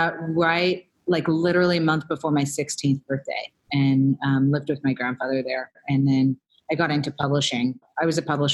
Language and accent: English; New Zealand; And the beauty about growing up in New Zealand is that, you know, there's a lot more cultivation of the imagination